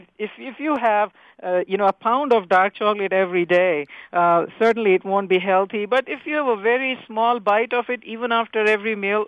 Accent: India; English is a second language; now in United States; when I came originally from India, You perhaps can get from my little accent there. But when I came to U.S. in 1995

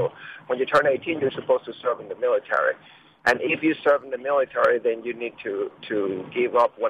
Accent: Mexico City, Mexico; I'm from Mexico City, but my father is a U.S. citizen, so I am a U.S. citizen by birth

